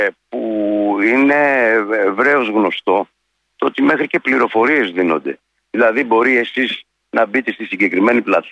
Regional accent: Athens, Attica, Greece; Και εγώ που είμαι από Αθήνα

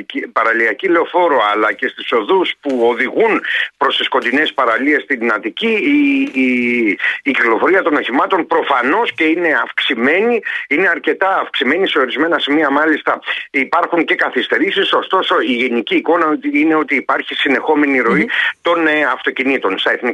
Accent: Patras, Western Greece, Greece; προκειμένου στην πατρίδα μου, στην Πάτρα.

